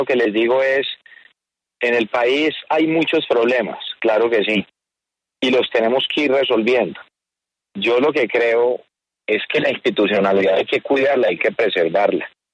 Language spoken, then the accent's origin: Spanish; Colombia; aquí todos somos colombianos